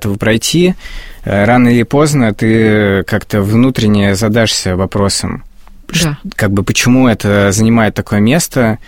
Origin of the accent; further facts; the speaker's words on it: Moscow, Russia; я родился в Замоскворечье и вырос. И при этом учился в Спас-Песковском переулке, в школе имени Поленова.